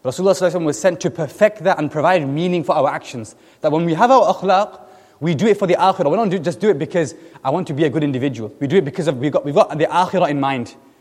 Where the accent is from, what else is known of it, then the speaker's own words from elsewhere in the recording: Preston, North West England, United Kingdom; where I'm from Preston.